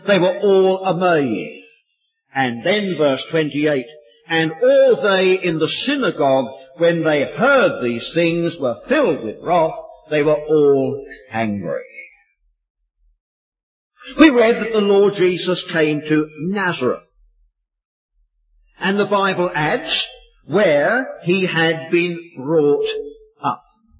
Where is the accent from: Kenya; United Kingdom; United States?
United Kingdom; London; I come from London. Not London, Ontario, but its big brother, London, England. I live just a few miles north, northeast of London. Most of my working life was spent in the city of London, in the old Roman Square Mile.